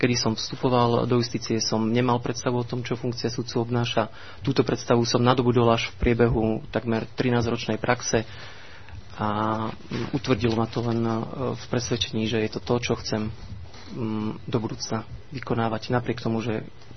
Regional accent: Piešťany, Trnava Region, Slovakia; pochádzam z Piešťan

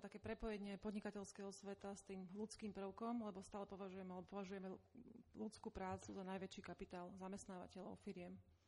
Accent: Bratislava, Bratislava Region, Slovakia; narodila som sa a žijem v Bratislave a som advokátka.

